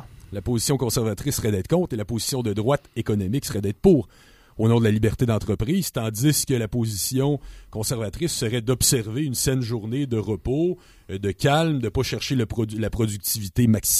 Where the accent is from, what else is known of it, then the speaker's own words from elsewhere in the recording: Quebec, Canada; il y a des animateurs de ma région d'origine qui est Québec